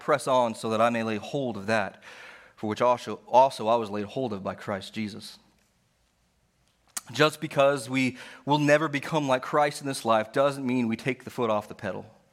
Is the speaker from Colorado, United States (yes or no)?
yes; Colorado, United States; Probably not in Texas. But growing up in Colorado, I had the opportunity to do so every now and then.